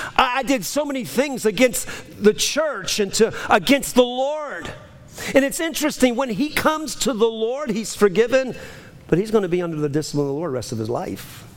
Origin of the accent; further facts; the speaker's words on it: New Orleans, Louisiana, United States; I don't know how you can love a goat, but I'm from New Orleans. Dogs were always outside.